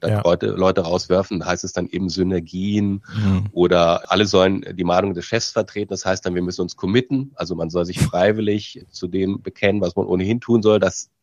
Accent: Hanover, Lower Saxony, Germany; Aber ich komme aus Hannover ursprünglich.

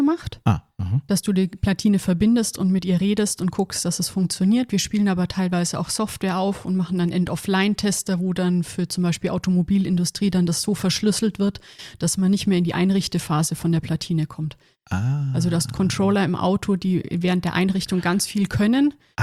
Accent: Bavaria, Germany; now in Erlangen, Germany; 35, aus der Region Erlangen, mal aufgewachsen bei Augsburg

